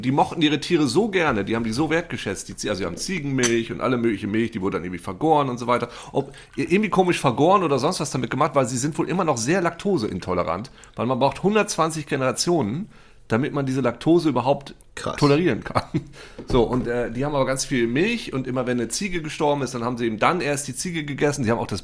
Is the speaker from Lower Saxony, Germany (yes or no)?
yes; Lower Saxony, Germany; bei uns in Ostfriesland